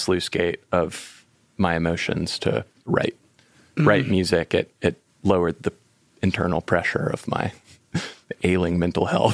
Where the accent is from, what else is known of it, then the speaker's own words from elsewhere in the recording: Winston-Salem, North Carolina, United States; I grew up in Winston, and I remember coming back and like being in the community college parking lot in Winston-Salem